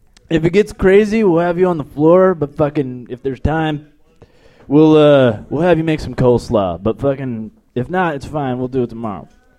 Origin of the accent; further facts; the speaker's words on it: El Paso, Texas, United States; Last letters of my name, EP, El Paso. I come from Texas.